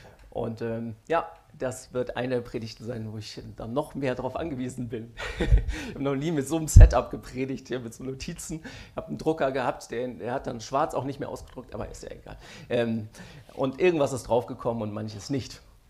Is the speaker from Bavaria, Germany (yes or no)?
no; Mainz, Rhineland-Palatinate, Germany; also born or lived in Heidelberg / Weinheim; Ich bin in Heidelberg geboren und bin so die ersten 4 Jahre in Weinheim aufgewachsen. Dann sind wir als Familie nach Mainz umgezogen, wo ich die meiste Zeit meiner Kindheit verbracht habe.